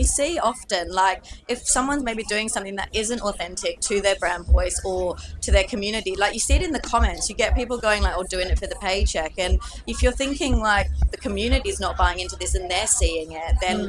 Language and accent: English; Australia; I'm Australian.